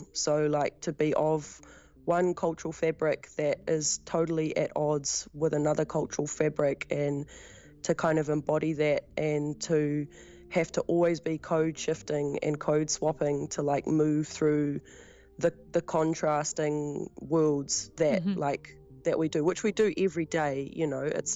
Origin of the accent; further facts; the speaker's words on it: New Zealand; like I feel like solidly like I'm from this whenua